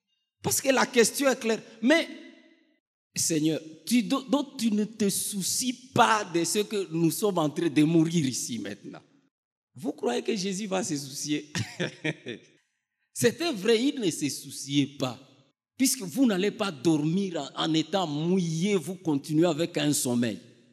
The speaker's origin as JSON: {"language": "French", "town": "Bunia", "region": "Ituri", "country": "DR Congo", "said": "comme je suis de Bounia, je maîtrise beaucoup le lac Albert"}